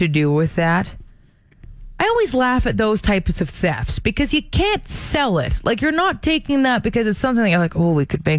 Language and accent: English; Canada; But I was thinking, I was like, we're Canadian. Like, we can manage that.